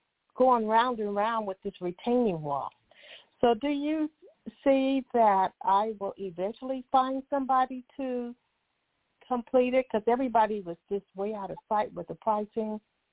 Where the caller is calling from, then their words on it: California, United States; California.